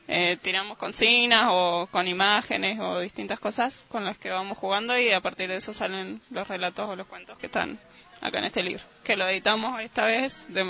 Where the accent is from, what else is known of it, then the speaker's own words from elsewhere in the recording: Jujuy, Argentina; now in El Bolsón, Argentina; yo soy de Jujuy, pero estoy viviendo acá en Bolsón.